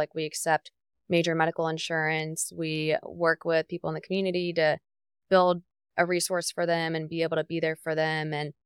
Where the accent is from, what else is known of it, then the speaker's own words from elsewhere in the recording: Jacksonville, Florida, United States; I grew up in Jacksonville, and I went to Ponte Vedra High School and got my bachelor's degree in public health at the University of North Florida.